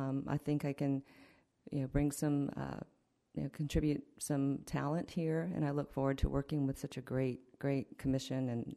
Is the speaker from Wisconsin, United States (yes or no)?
no; Atlantic Beach, Florida, United States; I'm from Atlantic Beach.